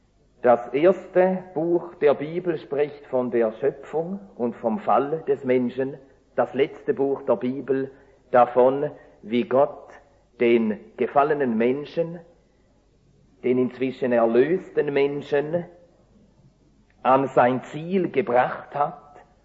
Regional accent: Switzerland; Wie ihr meiner Sprache anhört, komme ich tatsächlich aus der Schweiz.

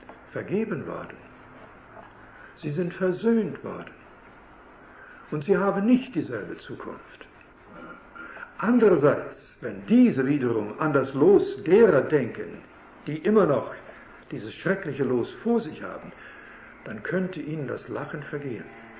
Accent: Canada; Denn wir kommen ja aus Kanada, wie ich gestern sagte.

